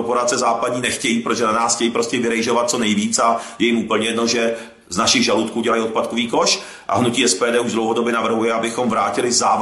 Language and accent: Czech; Moravia, Czechia; now in Prague, Czechia; já jsem z Moravy, jak víte, napůl po mamince, tak jsem Moravák, nejsem Čech, a protože nám Moraváku na tom záleží pochopitelně, my jsme Moraváci, tady v Čechách je to jedno, protože teď jsem v Praze